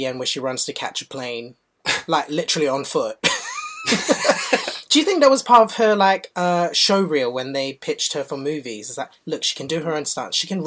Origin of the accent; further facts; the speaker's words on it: Malaysia; now in Australia; Growing up in Malaysia and then moving